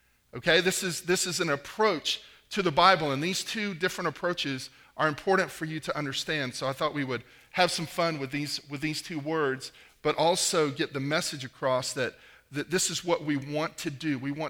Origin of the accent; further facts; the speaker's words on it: Florida, United States; And I grew up in Florida, and I was out at seminary.